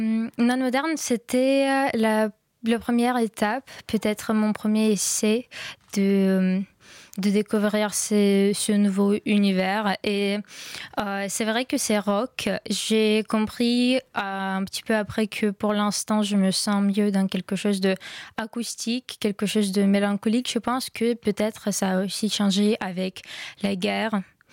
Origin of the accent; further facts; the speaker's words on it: Kharkiv, Kharkiv Oblast, Ukraine; French is a second language; moved away as an adult; Alors, je viens de Kharkiv, donc c'est vraiment très à l'est. C'est de 30 km de la frontière avec la Russie